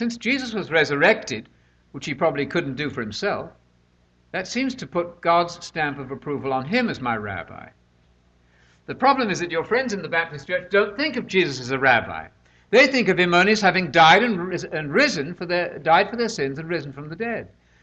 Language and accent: English; United Kingdom; now in United States; Especially as a Brit, I better be careful what I do. Living in America as a guest, so to speak.